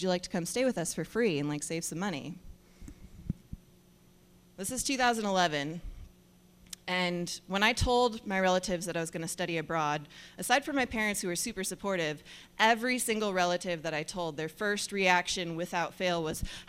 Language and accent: English; United States; We're from America, and we're talking